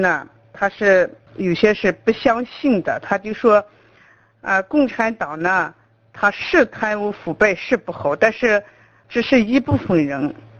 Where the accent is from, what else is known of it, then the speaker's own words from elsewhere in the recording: China; 我们也是中国人，虽然在海外吧